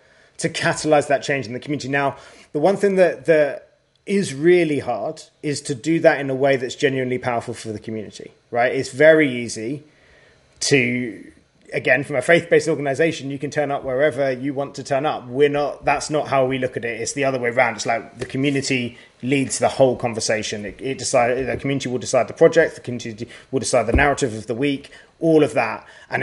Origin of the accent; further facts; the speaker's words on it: South East England, United Kingdom; So yeah, so I grew up just outside London in the southeast of England.